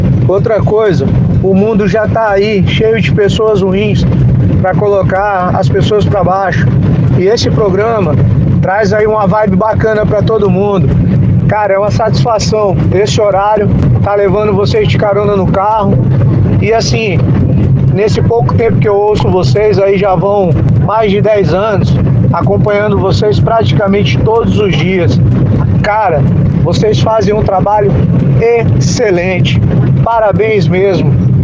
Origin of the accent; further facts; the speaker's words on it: Natal, Rio Grande do Norte, Brazil; sou aqui de Natal, Rio Grande do Norte.